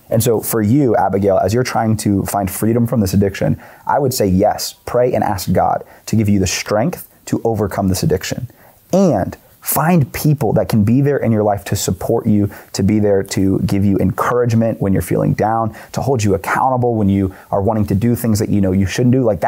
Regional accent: Oklahoma, United States; Dude, I'm from Oklahoma. That's what we say.

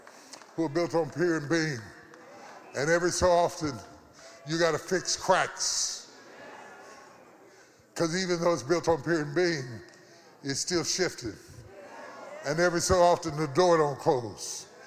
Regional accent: West Virginia, United States; I came from West Virginia where we had houses so strong, you could live in the basement.

